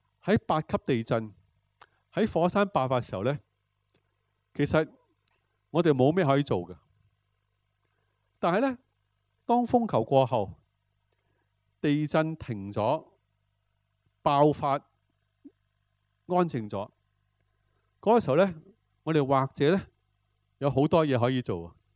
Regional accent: Hong Kong; 我在香港成长，我叫香港最黄金的八十年代，香港人其实一向是很善良很和平

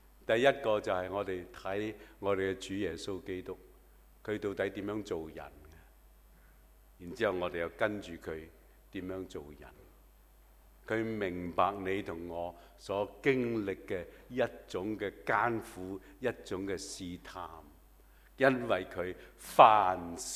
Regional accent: Hong Kong; 我觉得我们香港人真的不可以做猪的

